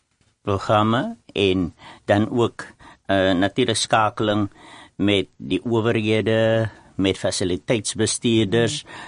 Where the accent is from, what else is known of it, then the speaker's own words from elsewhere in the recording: Worcester, Western Cape, South Africa; ek is van Worcester, die hoofstad van Suid-Afrika.